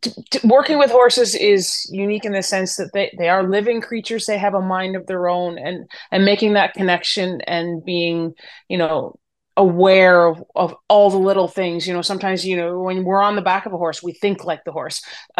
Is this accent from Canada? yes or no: yes; Canada; It does. I wear my maple leaf with a lot of pride.